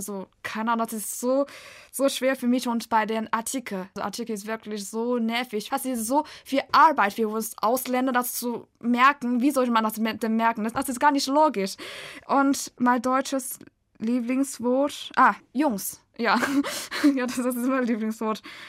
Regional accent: China; German is a second language; ich komme aus China. … Ich bin im Jahr 2000 geboren und ich lerne Deutsch, weil vorher habe ich Englisch gelernt

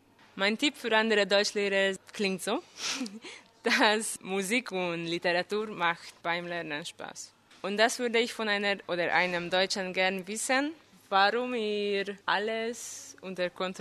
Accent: Waschgut, Hungary; German is a second language; Ich komme aus Ungarn, aus einem kleinen Dorf, aus Waschgut. Ich wurde im 1987 geboren

